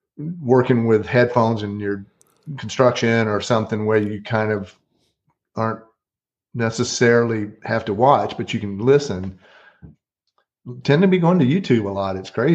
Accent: Myrtle Beach, South Carolina, United States; My years growing up in Myrtle Beach

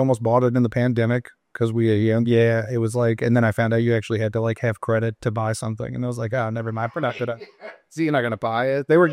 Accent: Louisiana, United States; moved away as an adult; now in Kansas City, United States; Louisiana. Originally North Louisiana, which is not the cool part. Been up Kansas City for like 10 years.

